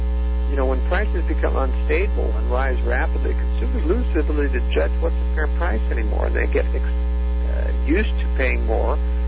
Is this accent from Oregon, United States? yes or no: yes; Oregon, United States; I'm from Oregon myself, and we have a major corridor leading from the west side of the city of Portland down into Portland through the West Hills.